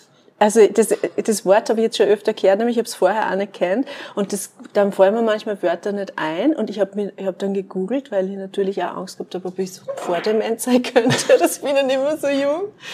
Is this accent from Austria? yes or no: yes; Gulsern, Upper Austria, Austria; Nein, ich bin eigentlich aus Gulsern.